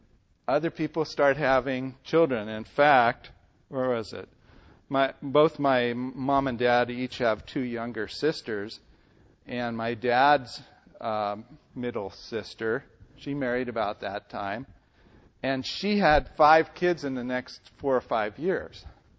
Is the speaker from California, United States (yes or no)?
yes; California, United States; also born or lived in Maryland; I was born in Maryland, and then we immediately moved back to California after stopping in Pittsburgh for 9 months or something.